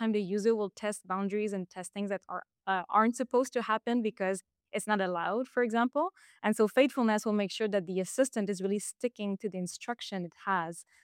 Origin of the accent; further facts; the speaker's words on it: Quebec, Canada; first language French; English is a second language; If I think about French, so I'm from Quebec, and there's a level of formality that might be expected in a work context.